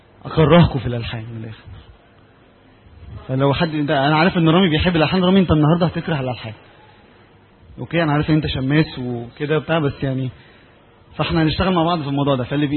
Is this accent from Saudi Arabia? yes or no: no; Egypt